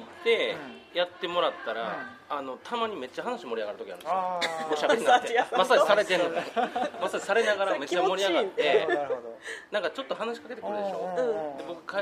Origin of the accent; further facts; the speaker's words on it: Nishinomiya, Hyogo, Japan; 僕兵庫県です、西宮。